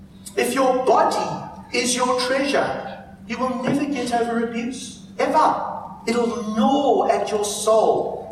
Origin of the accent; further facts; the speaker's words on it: South Africa; now in Australia; I'm a South African, so I didn't know this happened.